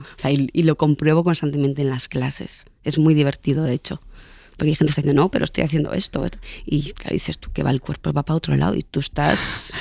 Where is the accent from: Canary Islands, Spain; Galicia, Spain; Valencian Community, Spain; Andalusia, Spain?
Galicia, Spain; he tenido una experiencia muy bonita este verano en Galicia, en Ponteareas, al lado de mi pueblo